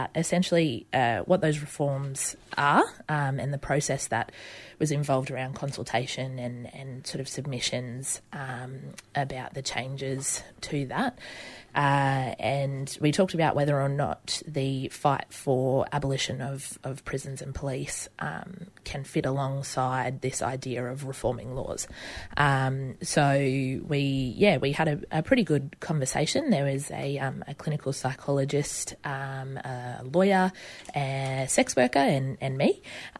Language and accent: English; Toowoomba, Queensland, Australia; As Karina said … I grew up on Goongari country out southwest Queensland and in Toowoomba as well on Jarbal and Jarawa country.